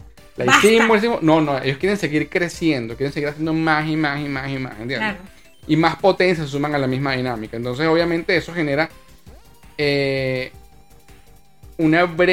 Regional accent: Venezuela; hablamos de cuentos de Venezuela, yo cuento mi perspectiva de la historia de lo que pasó en mi país o lo que yo viví en función a lo que yo siento que es mi realidad.

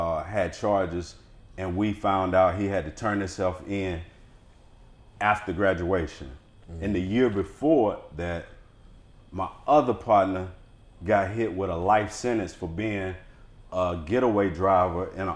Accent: Georgia, United States; born there; I'm from outside. I was born right outside of Savannah, Georgia. Little small country town, but all my family is in Savannah.

